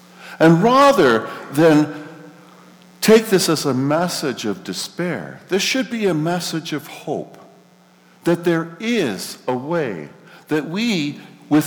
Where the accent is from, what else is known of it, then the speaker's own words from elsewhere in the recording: Canada; All of us, as Canadian patriots, we look to our country with trust that we have a safe, secure place to raise our children.